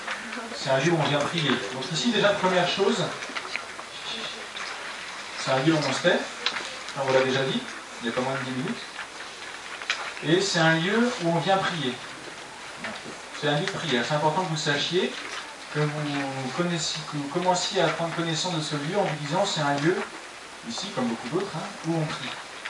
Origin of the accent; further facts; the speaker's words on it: Versailles, Île-de-France, France; je suis aussi originaire de Versailles